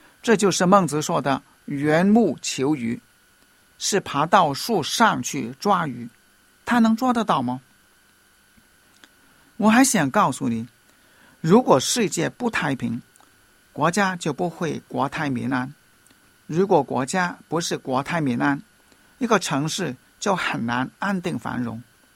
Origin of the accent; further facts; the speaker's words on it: Hong Kong; 或者我们香港人说沙市最高峰的时候